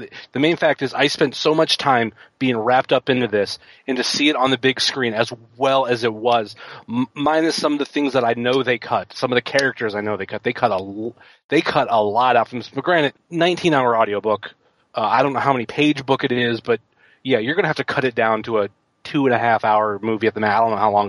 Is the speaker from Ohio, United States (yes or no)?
yes; Cleveland, Ohio, United States; Number two, and it's just biased to me, is Draft Day. I have to pick my hometown team getting